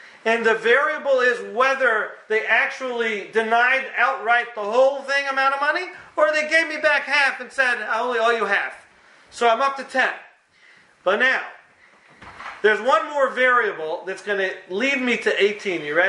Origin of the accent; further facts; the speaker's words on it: Memphis, Tennessee, United States; I'm from Memphis. You don't lock it and bolt it and chain it.